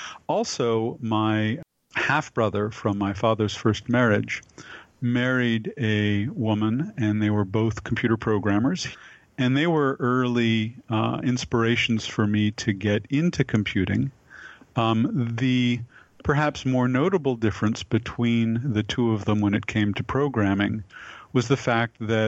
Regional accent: Berkeley, California, United States; I grew up in Berkeley. Berkeley is one of the pioneering cities in disability rights and disability awareness.

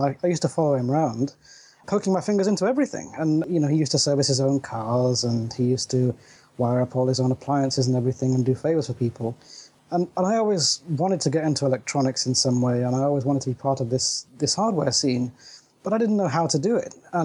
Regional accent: East Midlands, United Kingdom; I'm 26, and I'm from Lincolnshire in the UK.

